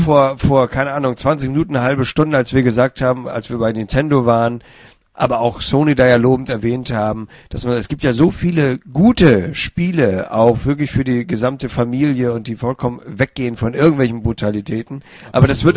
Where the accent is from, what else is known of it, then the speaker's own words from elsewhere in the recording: Hamburg, Germany; Aber macht da meine Heimatstadt Hamburg nicht ein bisschen was?